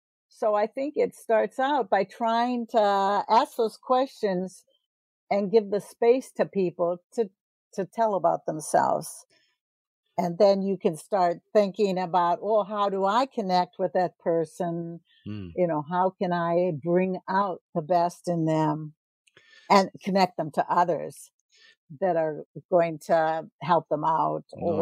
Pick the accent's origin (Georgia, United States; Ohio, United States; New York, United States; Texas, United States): Ohio, United States; born there; Well, I was born in Ohio, but I've lived all over the U.S.